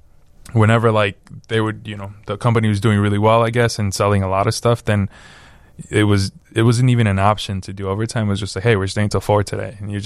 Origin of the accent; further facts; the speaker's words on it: Belize; I grew up in Belize, so like you have all these plants right outside.